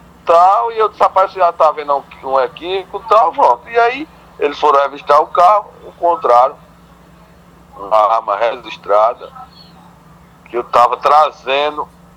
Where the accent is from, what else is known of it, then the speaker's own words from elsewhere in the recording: Rio de Janeiro, Brazil; sou daqui do Rio, eu faço esse percurso diariamente, semanalmente, toda semana, 3-4 vezes, 5 vezes.